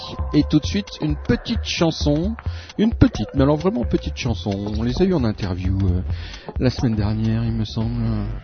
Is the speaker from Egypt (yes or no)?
no; Switzerland; nous aussi on est suisse, hein.